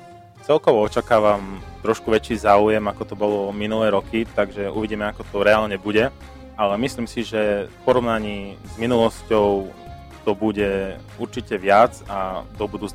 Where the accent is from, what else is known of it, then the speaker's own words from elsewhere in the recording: Košice, Košice Region, Slovakia; keďže ja som z Košíc